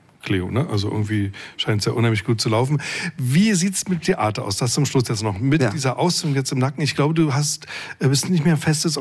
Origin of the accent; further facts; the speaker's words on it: East Germany, Germany; Und ich habe auch als Ossi viel da so wiedererkannt, so im Denken und Fühlen.